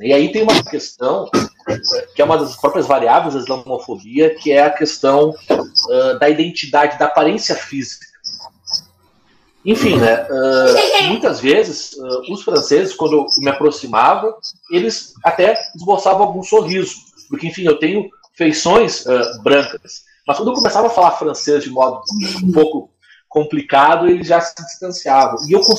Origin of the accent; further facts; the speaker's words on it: Brazil; eu como brasileiro, né, eu me senti estrangeiro lá.